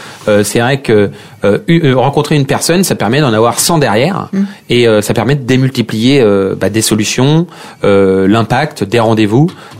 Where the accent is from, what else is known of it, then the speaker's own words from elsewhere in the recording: Herblay, Île-de-France, France; Bah moi je suis valdoisien, j'ai grandi à Herblay, maintenant j'habite en Dilly